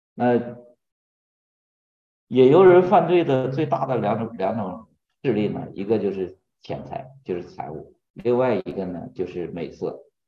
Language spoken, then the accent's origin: Chinese; China; 这个五福和我们中国人传统说的五福呢会稍微有点不一样。